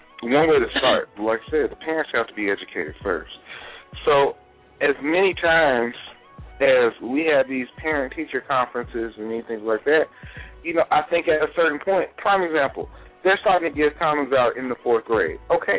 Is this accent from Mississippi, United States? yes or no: yes; Mississippi, United States; I grew up in Mississippi, as much as people try to talk about Mississippi, I'm just saying.